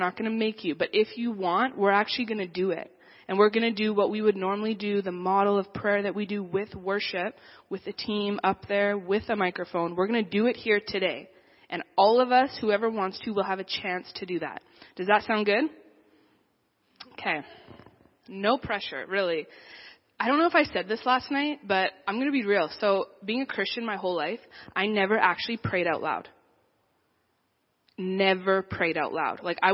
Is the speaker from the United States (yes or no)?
no; Medicine Hat, Alberta, Canada; I've been born and raised in Medicine Hat, lived there my whole life. So I'm from Canada. I love Canada.